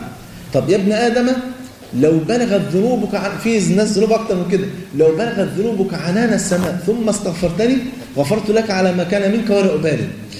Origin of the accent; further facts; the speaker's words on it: Egypt; مطرب من أشهر المطربين عندنا في مصر